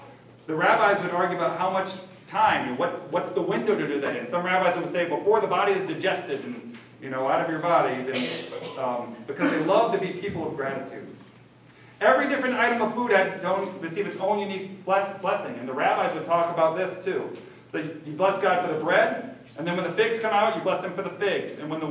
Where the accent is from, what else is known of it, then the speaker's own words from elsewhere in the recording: Florida, United States; also born or lived in North Carolina; I grew up in Florida. We're surrounded by the ocean. And then I grew up some more in North Carolina, very close to the ocean.